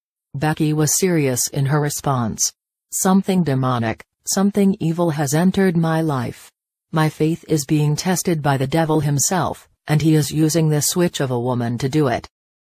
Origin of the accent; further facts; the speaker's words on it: Arvada, Colorado, United States; I worked for 35 years at a bank in my hometown, Arvada.